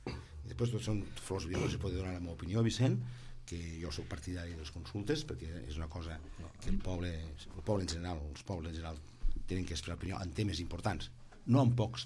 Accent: Catalonia, Spain; i a casa nostra les Terres de l'Ebre també ens hem de revelar cap a Barcelon

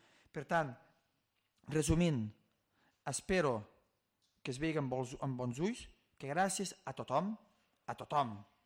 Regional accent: L'Ametlla de Mar, Catalonia, Spain; Potser perquè sóc fill de la Metlla de Mar

